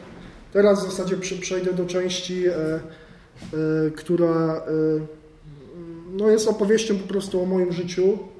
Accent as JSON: {"language": "Polish", "town": "Kielce", "region": "Świętokrzyskie Voivodeship", "country": "Poland", "said": "od czwartej klasy podstawówki, jak tylko pochodzę z Kielc, jak tylko w Kielcach powstała katolicka szkoła podstawowa, to zacząłem chodzić do katolickiej szkoły podstawowej, później chodziłem do katolickiego gimnazjum"}